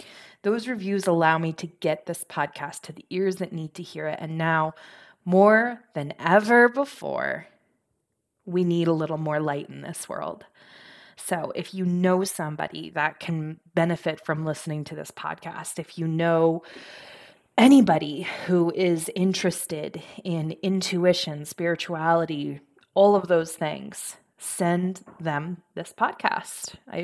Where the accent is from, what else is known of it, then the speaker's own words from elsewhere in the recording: Connecticut, United States; And I love hearing about all of the amazing places to visit in my neck of the woods, because I'm from Connecticut.